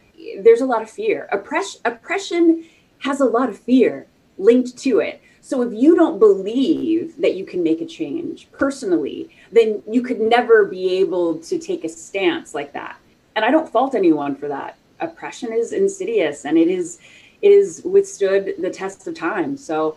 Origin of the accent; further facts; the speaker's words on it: the South, United States; And I grew up like in the South.